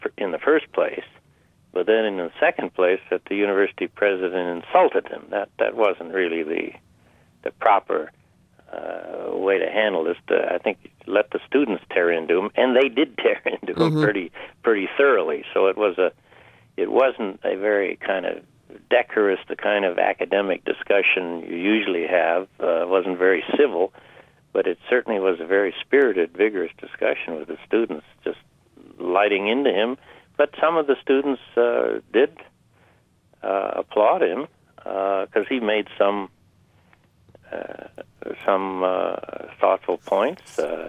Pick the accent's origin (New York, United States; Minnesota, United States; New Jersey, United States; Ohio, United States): Minnesota, United States; You know, I'm a gopher, too, Sally. I grew up in Minnesota.